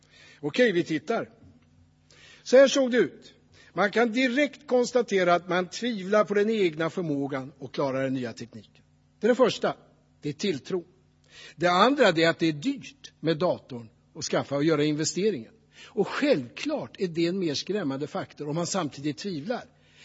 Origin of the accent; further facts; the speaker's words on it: Västernorrland County, Sweden; Det här är den finaste och vackraste klyftan i mina hemtrakter, där Ronja Rövardotter spelades in i Skuleberget.